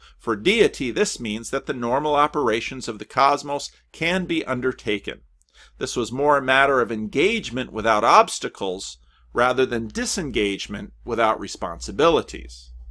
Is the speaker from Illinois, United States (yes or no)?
no; Paterson, New Jersey, United States; Now, as a young boy growing up in Patterson